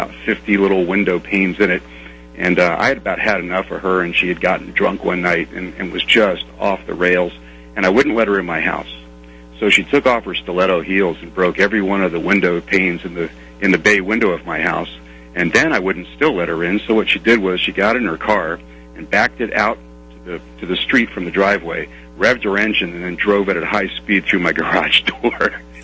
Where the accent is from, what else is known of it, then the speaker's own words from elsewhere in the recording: New Jersey, United States; I grew up in New Jersey as a kid around a lot of Jews. I'm not Jewish.